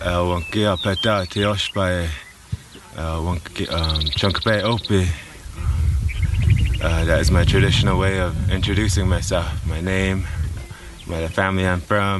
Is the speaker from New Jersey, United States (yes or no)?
no; Wounded Knee, South Dakota, United States; I'm from Wounded Knee, from the Fire Lightning Teoshpai